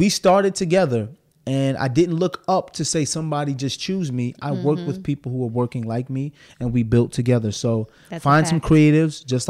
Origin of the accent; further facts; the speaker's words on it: Brooklyn, New York, United States; I'm from Brooklyn, so I say ax.